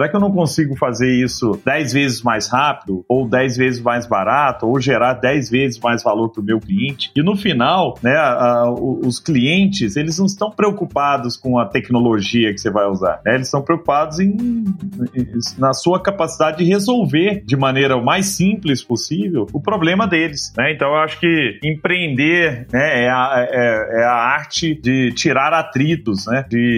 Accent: Araguari, Minas Gerais, Brazil; lá em Araguari, que é a minha cidade natal, Herigueri, né, em inglês, lá em Herigueri, eu, há 20 anos atrás, quando morava lá, mais de 20 anos atrás

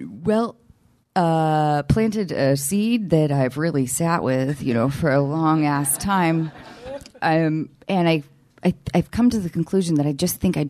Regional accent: Seattle, Washington, United States; So I grew up doing theater in Seattle, and my parents were never stage parents, but they did sacrifice a lot in our family for.

